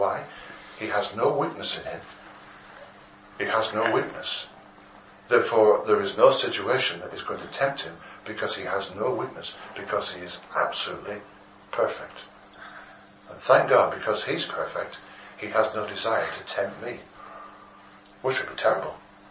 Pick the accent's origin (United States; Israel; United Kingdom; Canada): United Kingdom; England; Lord, I'm English.